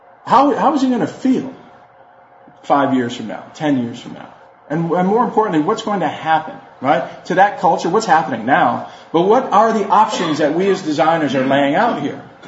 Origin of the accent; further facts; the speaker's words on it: New York, United States; now in Savannah, United States; I'm from New York, but I moved to Savannah about 10 years ago, and I love it.